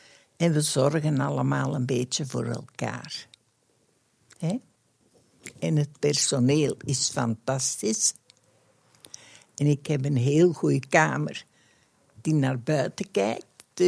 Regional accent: Herentals, Antwerp, Belgium; Ik ben van Herentals. Gewoon de straat uit, het hoekje rond.

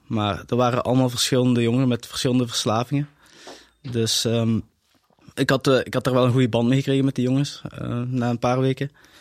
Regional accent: Tongeren, Limburg, Belgium; born there; also born or lived in Riemst / Maastricht; ik ben 28 jaar. Ik ben geboren in Tongeren. Ik heb lang in Riems gewoond. En de laatste 5 jaar van mijn leven heb ik ook in Maastricht gewoond en gewerkt.

